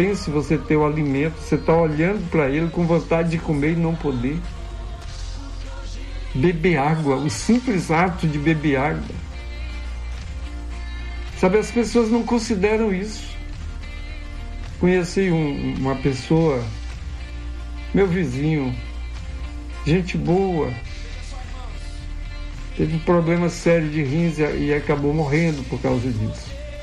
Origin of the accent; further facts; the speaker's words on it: Brazil; born there; Eu nasci no Seringal, na beira do rio, longe da cidade. E de repente, Ele foi me trazendo, me trouxe para a cidade, depois me trouxe para a capital